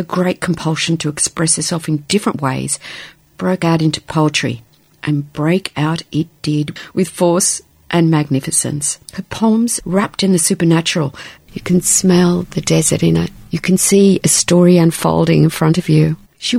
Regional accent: Australia; For the first time in my experience as an Australian person

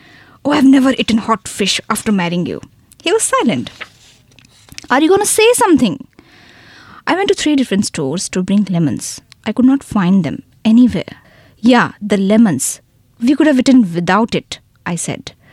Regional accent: Bhubaneswar, Odisha, India; moved away as an adult; also born or lived in Mumbai / Melbourne; now in Sydney, Australia; I'm basically born and brought up in Bhubaneswar, which is the capital city of Odisha.

